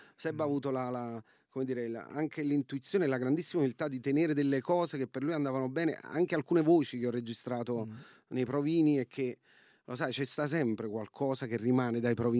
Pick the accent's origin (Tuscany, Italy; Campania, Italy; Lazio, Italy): Campania, Italy; Naples; io che vengo comunque da Partenope, no? Che è un nome greco, da Neapolis